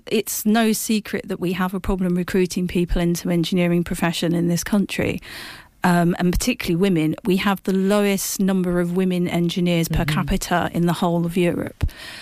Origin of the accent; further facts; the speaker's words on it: London, United Kingdom; I grew up in London